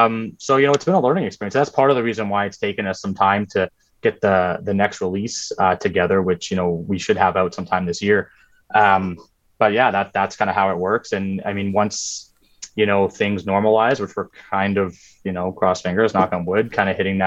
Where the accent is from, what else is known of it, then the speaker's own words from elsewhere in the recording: Toronto, Ontario, Canada; also born or lived in Winnipeg; So I'm born and raised in Toronto. I lived in Winnipeg.